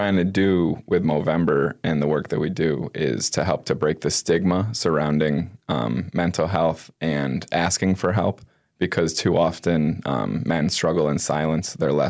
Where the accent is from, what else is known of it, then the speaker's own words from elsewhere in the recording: Pittsfield, Massachusetts, United States; But at the end of the day, we're all from Pittsfield and we're all in the same community.